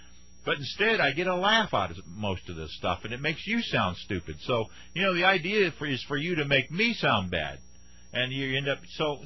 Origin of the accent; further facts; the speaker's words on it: Ohio, United States; As many of you know, I'm originally from Ohio